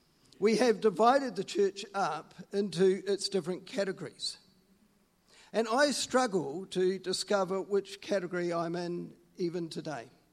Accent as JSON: {"language": "English", "region": "London", "country": "United Kingdom", "tie": "born or raised there", "moved": "yes", "lives_now": "New Zealand", "said": "I was born in London, and the beginning of my faith journey was in a convent school in London."}